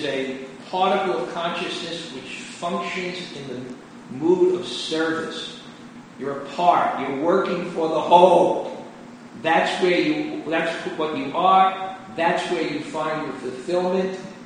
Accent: Brooklyn, New York, United States; I grew up in Brooklyn.

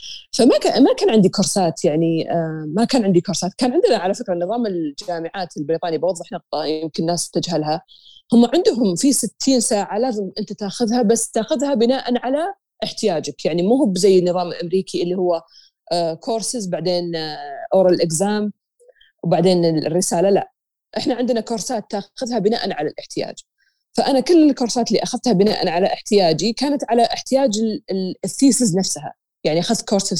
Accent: Saudi Arabia; احنا عندنا في السعوديه

